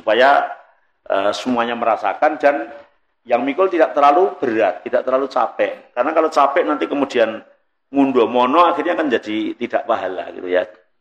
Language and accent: Indonesian; Semarang, Central Java, Indonesia; kok kayak enggak seperti di kampungku ya. Kalau di Semarang itu siapapun yang meninggal yang namanya mikul itu mesti rebutan gitu ya.